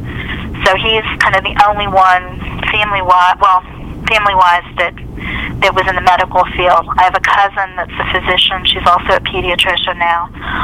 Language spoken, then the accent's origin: English; Williamsport, Pennsylvania, United States; I was born and raised in Williamsport, and as I said, I was an only child, and my father was an electrician